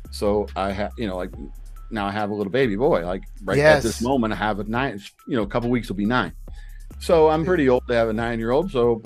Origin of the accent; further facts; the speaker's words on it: Detroit, Michigan, United States; I grew up in Detroit, Michigan, just outside Detroit, Michigan.